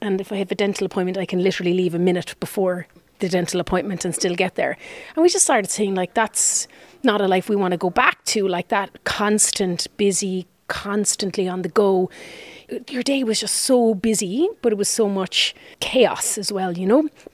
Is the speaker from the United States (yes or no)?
no; Cork, Munster, Ireland; also born or lived in Dublin; Now, my wife is from Kerry, I'm from Cork, but Dublin was where it was at for us for a very long time.